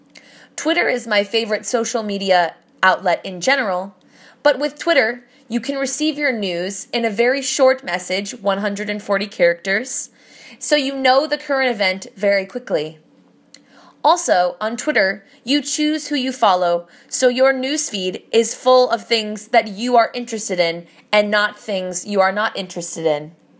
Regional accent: United States; I am 22 years old, and I am from the United States of America.

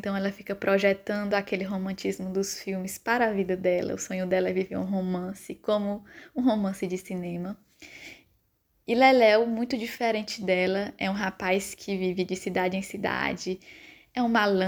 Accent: Northeast Region, Brazil; ele se passa no Nordeste do Brasil, que é de onde eu venho.

